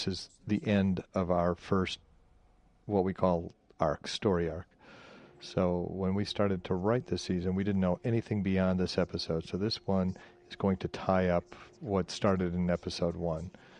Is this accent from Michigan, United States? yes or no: yes; Detroit, Michigan, United States; We grew up in Detroit.